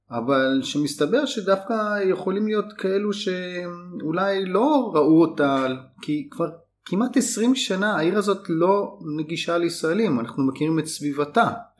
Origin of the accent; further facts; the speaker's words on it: Tirat Zvi, Northern District, Israel; כי הרי גדלתי בטירת צבי, ובשנות ה-70, כשהיינו נוסעים מטירת צבי לעשות שבת אצל סבתא בירושלים